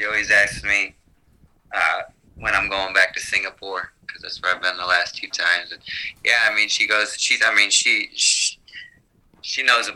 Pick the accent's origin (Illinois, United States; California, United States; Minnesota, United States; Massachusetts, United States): Illinois, United States; now in Phoenix, United States; I'm from Illinois. I grew up about 2 hours north of there.